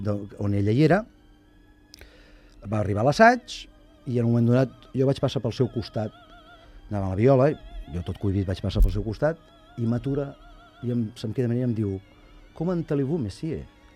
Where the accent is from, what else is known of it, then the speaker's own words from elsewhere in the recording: Barcelona, Catalonia, Spain; jo sóc de Barcelona.